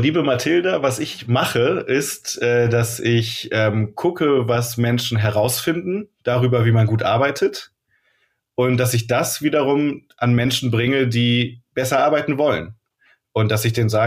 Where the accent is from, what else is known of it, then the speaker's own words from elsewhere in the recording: Rhineland, Germany; now in Hamburg, Germany; Ich komme aus dem Rheinland, deswegen ist das heute ein besonderer Aufnahmetag, weil heute Rosenmontag ist. Ich bin aber jetzt seit vielen Jahren in Hamburg.